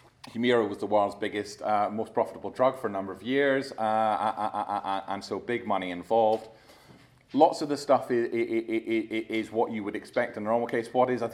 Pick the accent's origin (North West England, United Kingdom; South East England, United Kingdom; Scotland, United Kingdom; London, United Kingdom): Scotland, United Kingdom; As you can probably tell by the fact I'm speaking too quickly, I grew up in Scotland.